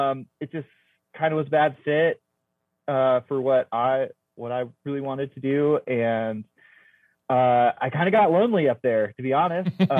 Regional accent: Ohio, United States; I grew up in Ohio and like joined the Coast Guard and moved, had to do 4 moves for the Coast Guard in 4.5 years.

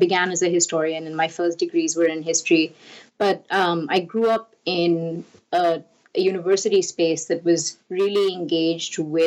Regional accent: India; I grew up in India

